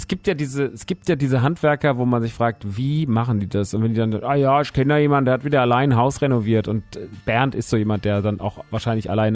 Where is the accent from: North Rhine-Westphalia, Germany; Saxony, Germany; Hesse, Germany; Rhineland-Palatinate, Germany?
Hesse, Germany; Rodgau; Der Laden ist in Rottgau, meiner alten Heimat